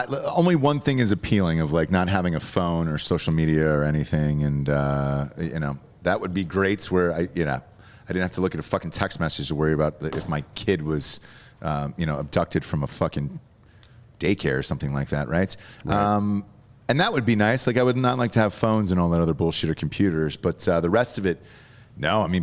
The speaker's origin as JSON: {"language": "English", "region": "Georgia", "country": "United States", "said": "I'm from Georgia, and they would take you to the old Civil War, you know, houses things like that."}